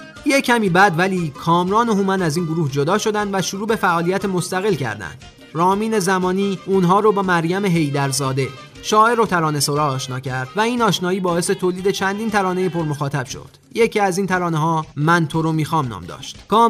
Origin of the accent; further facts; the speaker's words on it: Iran; اما برای ما که ایرانی هستیم